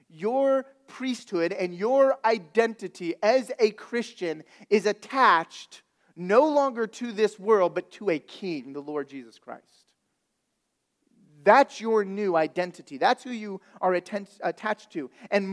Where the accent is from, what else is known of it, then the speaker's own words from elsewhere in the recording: California, United States; We haven't picked that language up. I'm from California, but we do have some y'alls in our church.